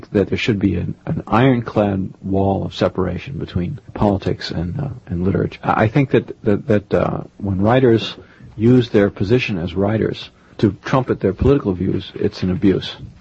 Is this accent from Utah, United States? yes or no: no; New York City, New York, United States; born there; I always say I was born here, or I was born in Manhattan.